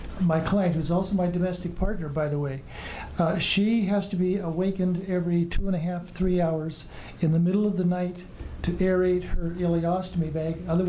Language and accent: English; Corvallis, Oregon, United States; I'm from Corvallis.